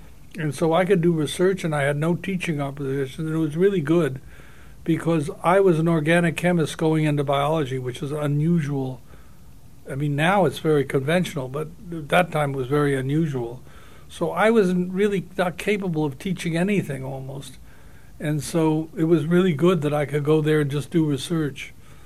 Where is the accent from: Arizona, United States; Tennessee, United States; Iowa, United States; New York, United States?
New York, United States; New York City; born there; I was born in Manhattan, yeah.